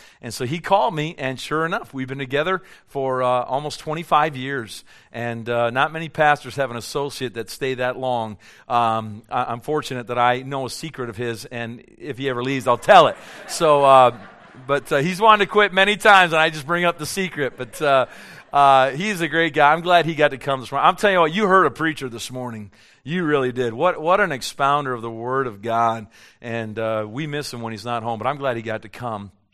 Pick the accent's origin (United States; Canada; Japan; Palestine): Canada; Simcoe, Ontario; in Simcoe, when I grew up in Simcoe, it was maybe 8,000 people